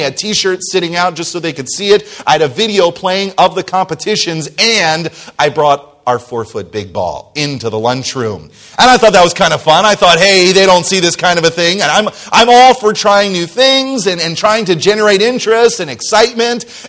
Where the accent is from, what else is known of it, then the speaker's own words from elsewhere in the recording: New Jersey, United States; now in Wisconsin, United States; I'm from originally New Jersey, I'm from Wisconsin now